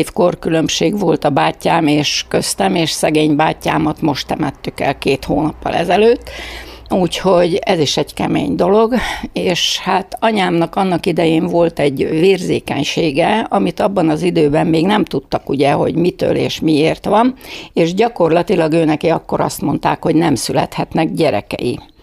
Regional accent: Pécsvárad, Baranya, Hungary; akkor mi lekerültünk a nagyszülőkhöz Pécsváradra, mert én ott születtem, és gyakorlatilag 11 éves koromig éltem a nagyszülőkkel.

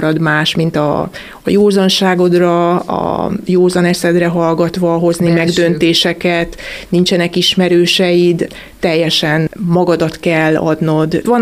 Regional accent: Kunfehértó, Bács-Kiskun, Hungary; moved away as an adult; now in London, United Kingdom; Kunfehérton nőttem föl, ott értem 26 éves koromig, aztán bekerültünk Kiskunhalasra, családot alapítottam, itt dolgoztam, és 24 közigazgatási év után több okból családi, szakmai, magánéleti döntöttünk úgy, hogy kiköltözünk külföldre.

